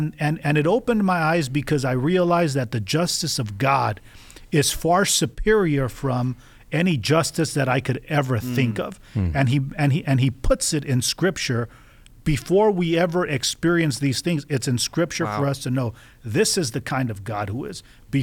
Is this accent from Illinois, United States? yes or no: no; East Lansing, Michigan, United States; because I'm from East Lansing, Michigan